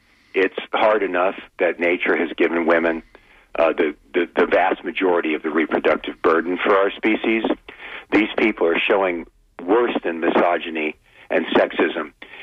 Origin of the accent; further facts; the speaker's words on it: Florida, United States; as someone born and raised in Pinellas and an ocean swimmer for 60 years, I can tell you there is no protection. The Gulf of Mexico off Pinellas is ecologically dead.